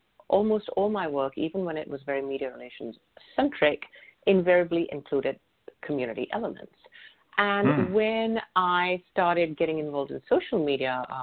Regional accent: India; I'm originally from India.

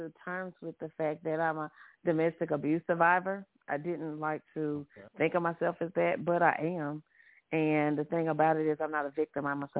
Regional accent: Carthage, Mississippi, United States; now in Laurel, United States; I'm from Mississippi, the SIP small town. I'm from a small town called Carthage, Mississippi. I currently reside in Laurel, Mississippi.

